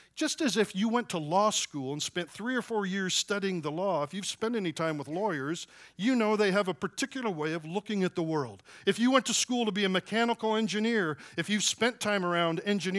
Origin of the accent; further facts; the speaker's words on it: Dallas, Texas, United States; I said, well, I'm from Dallas. I'm the president of Dallas Christian College.